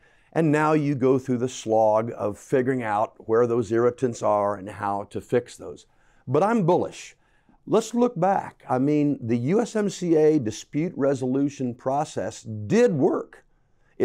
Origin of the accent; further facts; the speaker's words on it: Indiana, United States; Well, 2015 was when it broke in my home state of Indiana.